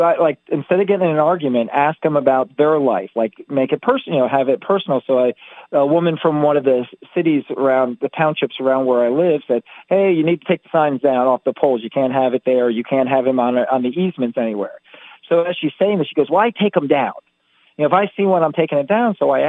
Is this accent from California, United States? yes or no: no; Asheville, North Carolina, United States; I just started making big, bold signs and posting them all over the place in my hometown, which was Asheville, you know, at the time.